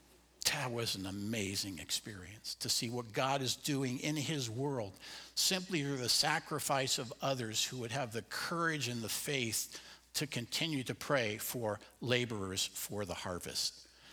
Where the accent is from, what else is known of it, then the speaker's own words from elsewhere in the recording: Portland, Oregon, United States; And I was raised in Portland, Oregon, where they joke about you can tell it's summer because the rain gets warmer.